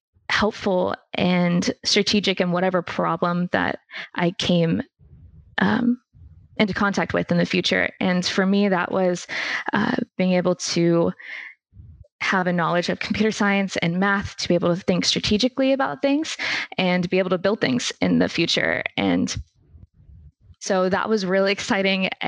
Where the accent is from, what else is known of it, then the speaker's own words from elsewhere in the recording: Texas, United States; I grew up in Texas primarily.